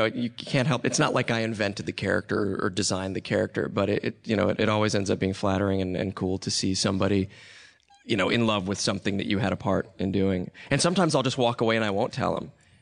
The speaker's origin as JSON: {"language": "English", "town": "Nashville", "region": "Tennessee", "country": "United States", "tie": "born or raised there", "said": "Yes. Okay. I grew up in Nashville."}